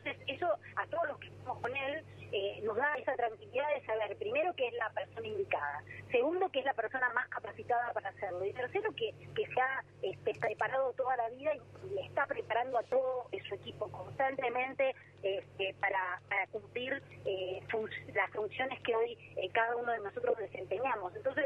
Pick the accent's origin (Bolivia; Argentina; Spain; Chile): Argentina; Bahía Blanca, Buenos Aires Province; born there; Estuvo lindísimo el recorrido de Bahía, que es mi ciudad natal.